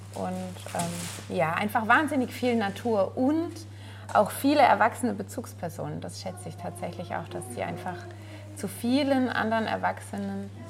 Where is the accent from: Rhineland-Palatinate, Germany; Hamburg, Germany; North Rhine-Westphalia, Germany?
Rhineland-Palatinate, Germany; Ich komme aus der Rheinebene, bei Speyer.